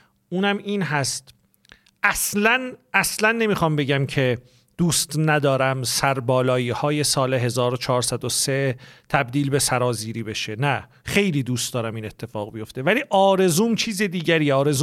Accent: Tabriz, East Azerbaijan, Iran; born there; ما دفترمون رو در شهر تبریز، در زادگاه من تبریز دوست داشتنی به پا کردیم.

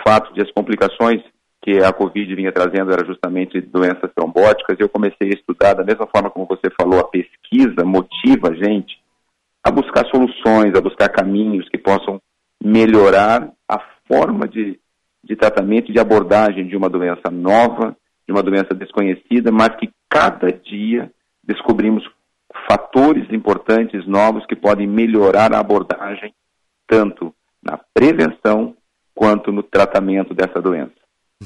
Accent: Palmeira das Missões, Rio Grande do Sul, Brazil; now in Rondônia, Brazil; eu sou gaúcho, nasci em Palmeira das Missões, tive a minha formação em Porto Alegre

